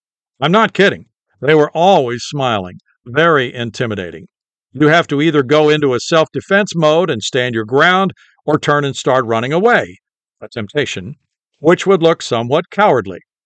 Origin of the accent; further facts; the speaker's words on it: Houston, Texas, United States; I started as a kilt baby Oiler and would end my career playing in my hometown for the professional Oilers.